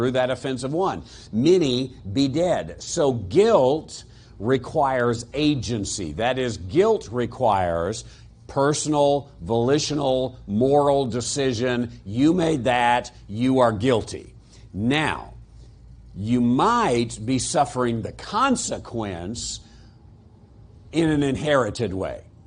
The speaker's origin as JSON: {"language": "English", "town": "Casper", "region": "Wyoming", "country": "United States", "tie": "born there", "said": "I say that I was born in Casper, Wyoming."}